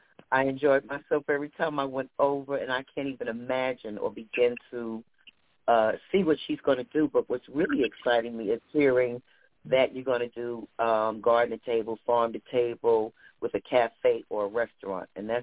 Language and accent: English; Jersey City, New Jersey, United States; And I'm from Jersey City, New Jersey, so I know blight firsthand.